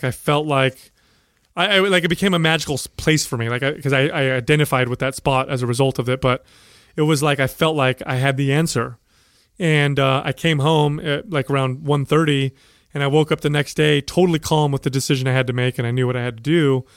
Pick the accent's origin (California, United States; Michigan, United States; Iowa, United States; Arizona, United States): California, United States; San Jose; I grew up in San Jose. Yep.